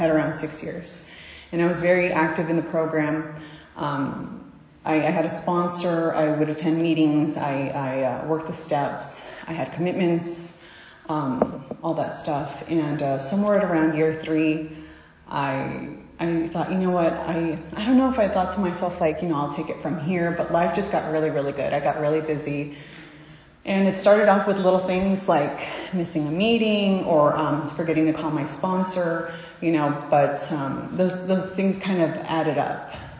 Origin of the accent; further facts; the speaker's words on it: Pasadena, California, United States; I am from Pasadena. I have a home group there.